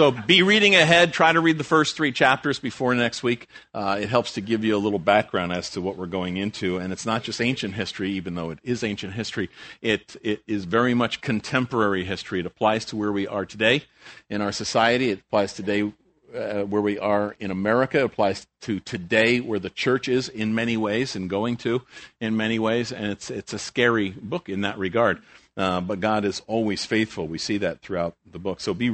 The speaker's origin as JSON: {"language": "English", "town": "Wayne", "region": "New Jersey", "country": "United States", "tie": "born or raised there", "also_born_or_lived": "Long Island", "said": "I grew up in North Jersey, first of all, and then moved to Long Island, then came to Central Jersey."}